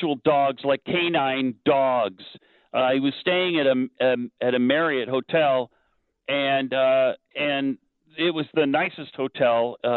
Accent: El Paso, Texas, United States; since I was about 4 years old, you know, because I'm from El Paso, most people just call me … … in El Paso.

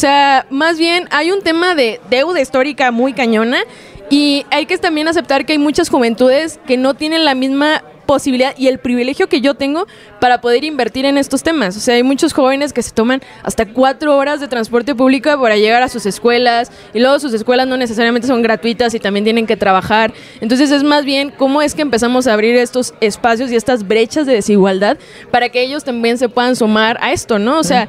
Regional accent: Monterrey, Nuevo León, Mexico; soy súper regiomontana. Vivo en la colonia ferrocarrilera allá en Monterrey. Es parte del Distrito Norte, entonces estamos como por la periferia.

